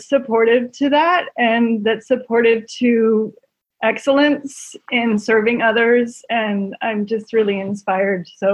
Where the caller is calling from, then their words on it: West Virginia, United States; I am calling from West Virginia.